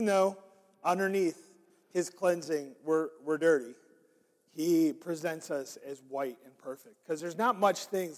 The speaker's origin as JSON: {"language": "English", "country": "Canada", "tie": "born or raised there", "said": "But I grew up in the Great White North."}